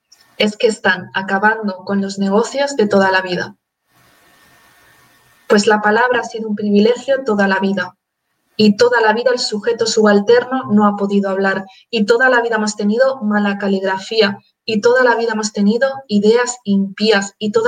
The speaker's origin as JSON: {"language": "Spanish", "town": "Utiel", "region": "Valencian Community", "country": "Spain", "tie": "born or raised there", "lives_now": "Valencia, Spain", "said": "con 14 euros yo puedo sacarme dos billetes y medio a mi pueblo. Aquí desde Valencia ciudad puedo ir a Utiel, que está como a unos 80 kilómetros."}